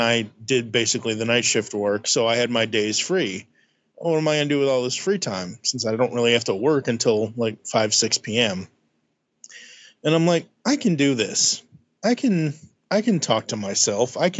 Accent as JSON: {"language": "English", "town": "Boston", "region": "Massachusetts", "country": "United States", "tie": "born or raised there", "said": "Growing up in Boston, Massachusetts, or just south of Boston, actually..."}